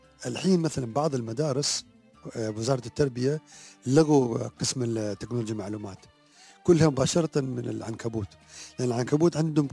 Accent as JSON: {"language": "Arabic", "region": "Dubai", "country": "United Arab Emirates", "said": "وهذا اللي حاصل عندنا في دبي"}